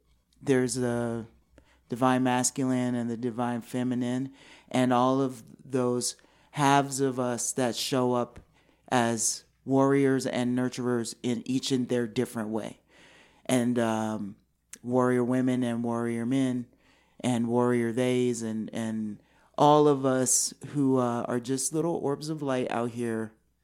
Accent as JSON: {"language": "English", "town": "Queens", "region": "New York", "country": "United States", "said": "Like, I'm from Queens. You know, we knew who Donald Trump was when he was back then."}